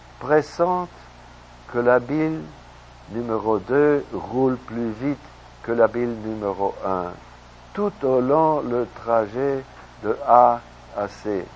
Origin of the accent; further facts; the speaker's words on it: United States; French is a second language; Chez nous, aux États-Unis, c'est une croyance bien rare.